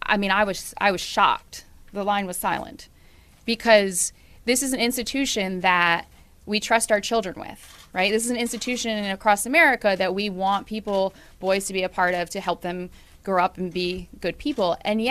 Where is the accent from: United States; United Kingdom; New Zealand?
United States; Saratoga Springs, New York; I am a native New Yorker. I grew up in Saratoga Springs